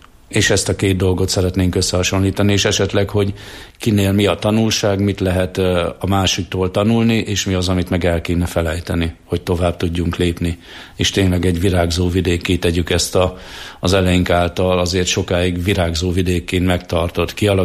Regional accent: Jász-Nagykun-Szolnok, Hungary; meg én leginkább, mivel itt éltem, itt nőttem fel a nagykunságot

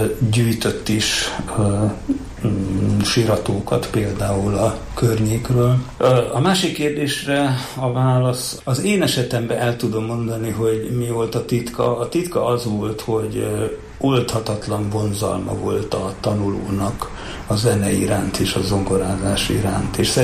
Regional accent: Romania; Úgy nőttem fel, hogy bizonyos koromban nem is tudatosult, hogy mi nem Magyarországon élünk, hanem Romániában. Ez később valahogy úgy tudatosult bennünk, hogy igen, mi Romániában élünk, magyarok vagyunk, de Romániában élünk.

